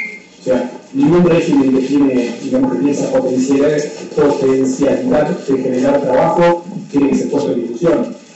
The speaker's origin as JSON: {"language": "Spanish", "region": "Tierra del Fuego", "country": "Argentina", "said": "como jueguinos y como argentinos tenemos que trabajar juntos"}